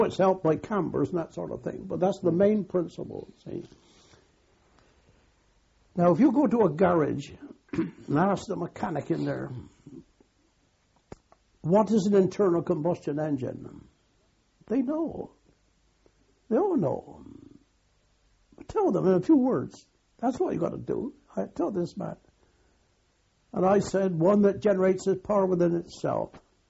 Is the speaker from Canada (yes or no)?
no; Bristol, South West England, United Kingdom; He said, where's your home? I said, Bristol, sir.